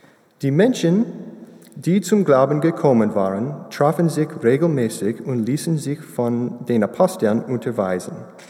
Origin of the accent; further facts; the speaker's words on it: Florida, United States; German is a second language; ich komme aus den USA, aus Florida.